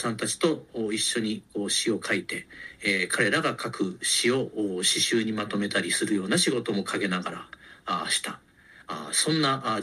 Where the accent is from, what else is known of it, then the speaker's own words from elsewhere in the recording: Sukumo, Kochi, Japan; 僕も高知県の出身で